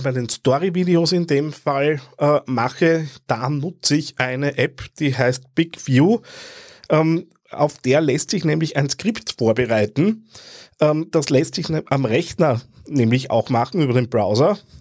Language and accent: German; Austria; wenn ich als Österreicher da rein quatsche.